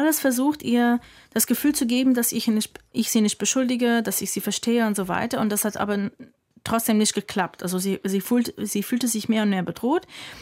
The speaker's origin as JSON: {"language": "German", "country": "United States", "second_language": "German", "said": "Ich als Amerikanerin habe mir erzählt, Kusse sehr keusch, weil in Amerika verwendet man die Zunge nur viel später."}